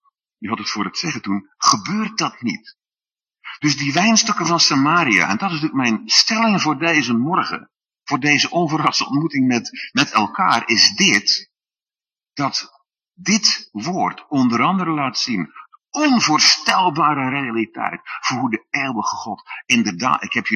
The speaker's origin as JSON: {"language": "Dutch", "region": "Zeeland", "country": "Netherlands", "said": "Ik kom van origine uit Zeeland, hè. De naam zegt het al, Zeeland."}